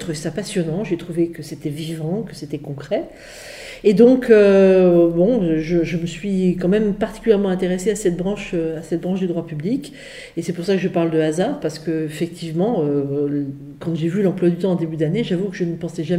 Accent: Longwy, Grand Est, France; also born or lived in Metz; je suis originaire du Pays Haut, toute ma famille est originaire alors, du Pays Haut du côté de ma mère et de la région Messine du côté de mon père, donc c'est là que j'ai passé mon enfance, à Longwy, j'ai fréquenté les écoles publiques

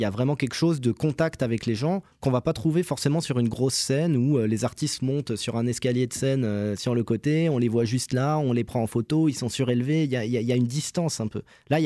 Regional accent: Grand Est, France; moved away as an adult; Enfin, moi, donc, comme je vous disais, je viens de la Moselle et ensuite je suis parti à Paris. Quand je suis revenu dans l'Est

